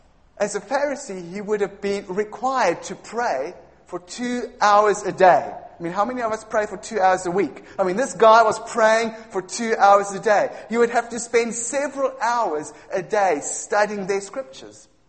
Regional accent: Cape Town, Western Cape, South Africa; moved away as an adult; now in Cuffley, United Kingdom; I'm originally from Cape Town, moved here quite some time ago, too long, I don't care to think how long, and pastored Cuffley. Pastored many years in Cape Town, South Africa, where I grew up and was born

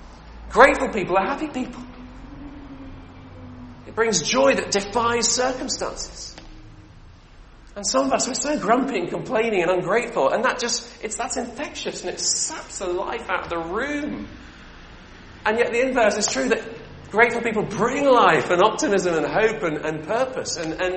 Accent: United Kingdom; And I'm speaking as a Brit. Most of us in this room are Brits, aren't we?

